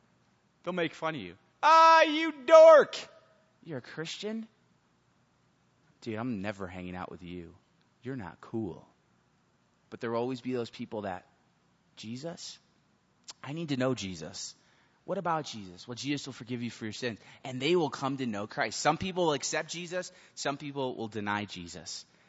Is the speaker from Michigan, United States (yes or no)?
no; New York, United States; He moved from California. I grew up in New York.